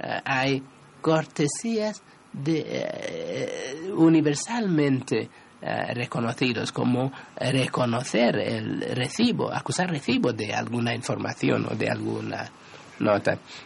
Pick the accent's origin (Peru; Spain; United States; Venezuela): United States; Mi experiencia internacional, yo soy americano, comprendo esto